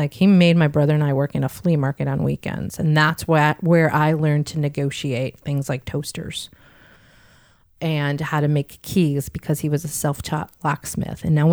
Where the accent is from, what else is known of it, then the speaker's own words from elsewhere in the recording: Chicago, Illinois, United States; I'm from Chicago originally. I told you a little bit about my mom and dad. My dad was much older than my mom.